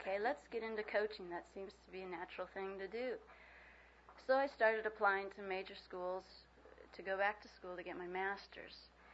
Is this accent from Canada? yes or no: no; Guatemala; I had, you know, grown up in a missionary family. My parents were with Wycliffe, and I grew up in Guatemala.